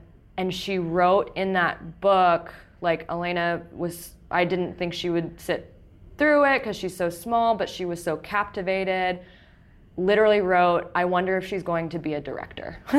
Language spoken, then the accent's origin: English; San Marcos, Texas, United States; also born or lived in Austin; But technically, I grew up in San Marcos. I did theater in San Marcos through 10th grade.